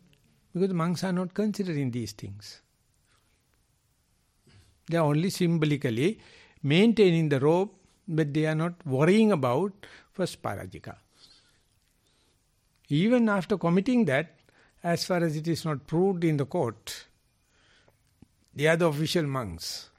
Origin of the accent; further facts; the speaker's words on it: United Kingdom; I came, we respect you in such a way, we being British, colonized your country. I apologize for our nation.